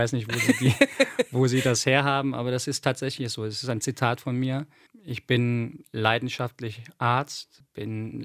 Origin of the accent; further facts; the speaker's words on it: Cologne, North Rhine-Westphalia, Germany; Ich bin ja in Köln geboren, das bleibt da nicht aus, bin damit groß geworden